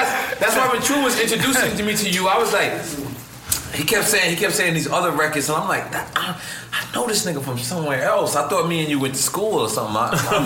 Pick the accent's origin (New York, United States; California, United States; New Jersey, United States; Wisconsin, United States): New York, United States; if you from New York, we're from New York. We gonna represent it.